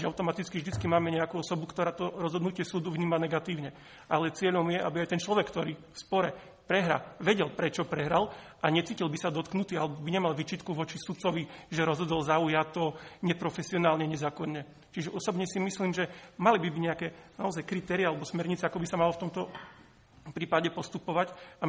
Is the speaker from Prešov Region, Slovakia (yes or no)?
no; Hrabušice, Košice Region, Slovakia; Pochádzam z obci Hrabušice na Spiši